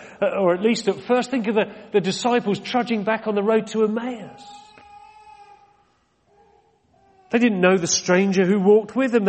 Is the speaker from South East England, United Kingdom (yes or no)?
no; Exeter, South West England, United Kingdom; I come from Exeter. I was born in Exeter down in Devon.